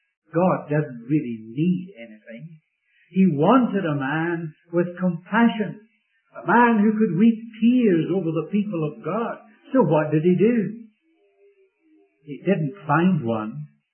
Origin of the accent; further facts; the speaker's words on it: Scotland, United Kingdom; The fact that I'm a Scot may make a lot of people jealous. But really, I couldn't help it. I was born there. I was brought up in that land